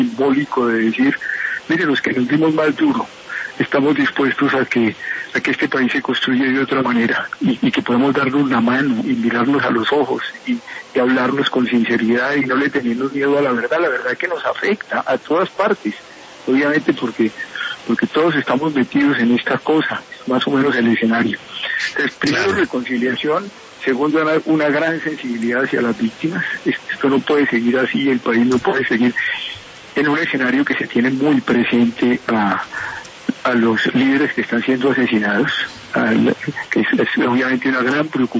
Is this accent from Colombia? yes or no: yes; Colombia; yo creo que ahí lo básico era la reconciliación entre nosotros como colombianos